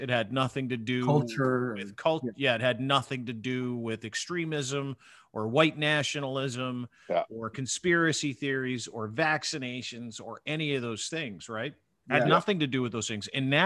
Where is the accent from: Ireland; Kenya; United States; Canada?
Canada; the best thing about being Canadian is not being American.